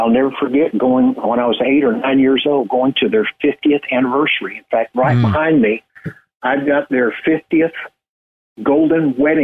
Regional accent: Ozark, Missouri, United States; Well, I grew up in a town called Ozark, Missouri, which is the capital or the county center for Christian County, Missouri, and a town of 1,325 people when I was there.

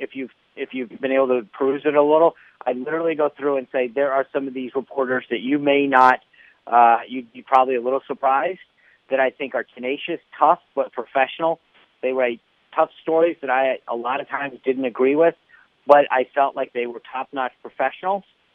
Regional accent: Rhode Island, United States; I'm this kid from Rhode Island that got the honor of being White House press secretary.

